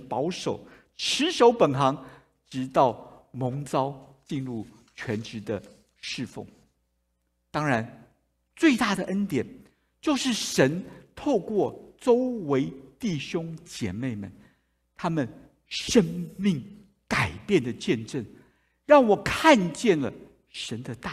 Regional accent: Taiwan; Chinese is a second language; moved away as an adult; now in United States; 41年前带领师母和我从台湾来到了人生地不熟的美国

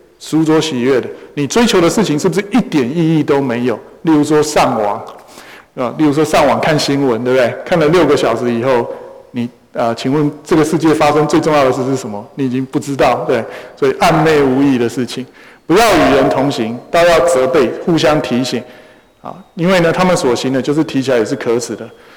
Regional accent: China; 因为特别是我们中国人

